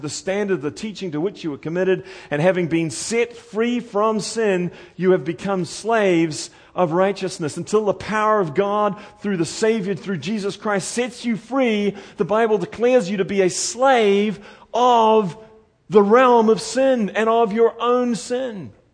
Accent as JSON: {"language": "English", "country": "New Zealand", "accent": "New Zealand", "said": "you can't figure out a word that I'm saying, it's not because of my New Zealand accent."}